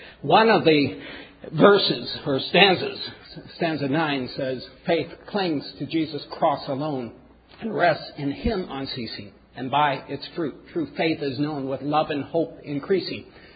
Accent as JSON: {"language": "English", "town": "Watts Creek", "region": "Iowa", "country": "United States", "said": "from Watts Creek, Iowa, a place that very few have heard of."}